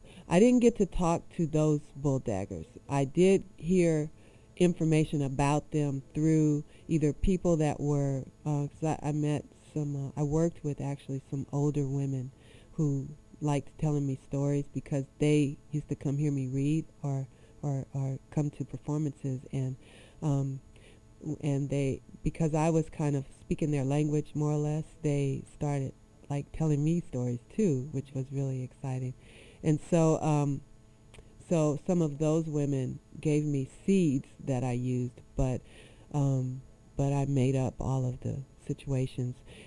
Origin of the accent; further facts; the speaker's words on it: Los Angeles, California, United States; because I'm from Los Angeles. I'm not from Austin, and I hadn't been living there that long.